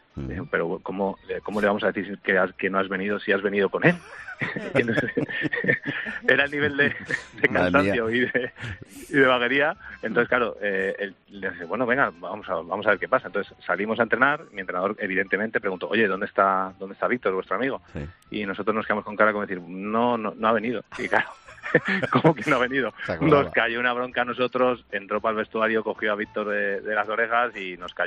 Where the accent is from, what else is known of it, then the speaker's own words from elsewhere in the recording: Salamanca, Castile and León, Spain; yo soy de Salamanca